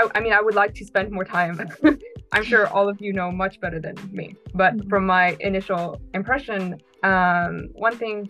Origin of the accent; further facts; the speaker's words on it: United States; to me, perhaps because I'm American, it was kind of a little more nerve-wracking.